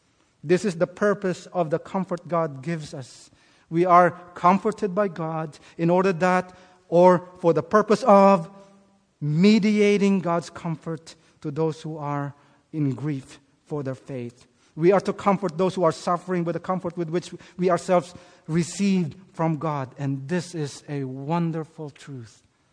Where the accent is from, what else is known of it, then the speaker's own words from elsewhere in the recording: Philippines; English is a second language; I grew up in the Philippines.